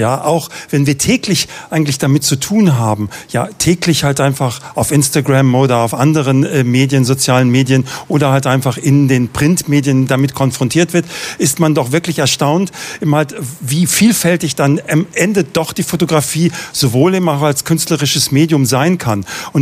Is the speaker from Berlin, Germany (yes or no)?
yes; Berlin, Germany; Aber Berlin ist einfach meine Heimatstadt und natürlich ein guter Ort.